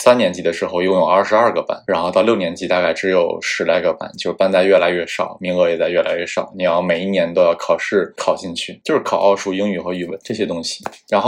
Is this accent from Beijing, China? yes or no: yes; Beijing, China; moved away as an adult; also born or lived in Shanghai; 然后我是北京人，在北京读了高中，中学叫人大附中